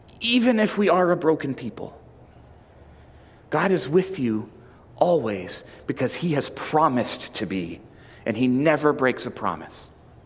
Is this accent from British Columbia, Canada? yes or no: yes; British Columbia, Canada; I grew up on Vancouver Island